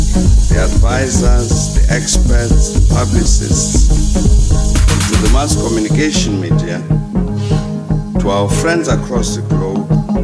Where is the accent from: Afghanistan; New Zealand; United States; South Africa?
South Africa; It feels good that I can stand here as a South African